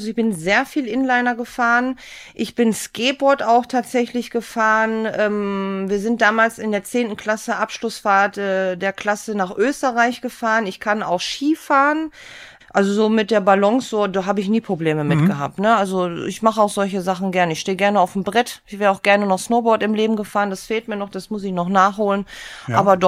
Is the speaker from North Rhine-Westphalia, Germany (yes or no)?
yes; Gelsenkirchen, North Rhine-Westphalia, Germany; also born or lived in Gladbeck; Geboren in Gladbeck, aufgewachsen letztendlich in Gelsenkirchen. Also die Kindheit verbracht in Gelsenkirchen.